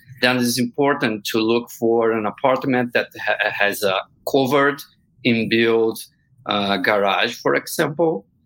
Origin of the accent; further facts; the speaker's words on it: Brazil; now in Fargo, United States; I'm from Brazil. I've been living here in Fargo, North Dakota, in the Midwest for 4 months now.